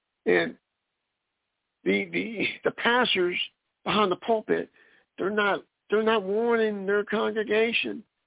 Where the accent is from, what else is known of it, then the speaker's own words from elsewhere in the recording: California, United States; An occasional out west, because I grew up in California, because the gang problem, an occasional stabbing.